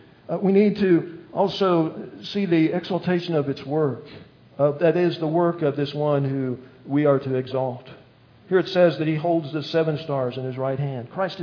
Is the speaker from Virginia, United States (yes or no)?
no; Illinois, United States; She lived in southern Illinois. We're from Illinois. I lived in the Chicago area.